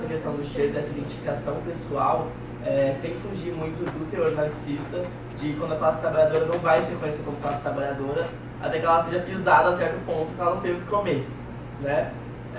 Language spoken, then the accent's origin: Portuguese; Mato Grosso, Brazil; eu sou do Mato Grosso, e se a gente não tem enchentes lá